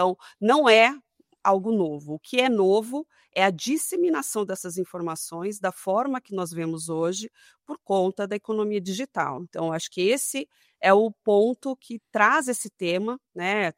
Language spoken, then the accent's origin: Portuguese; Marília, São Paulo, Brazil; now in Brasília, Brazil; E digo sempre que sou uma menina do interior, né? Sou do interior de São Paulo, sou de Marília, mas vivi aí em 8 cidades diferentes, hoje estou em Brasília, mas com meu pezinho em São Paulo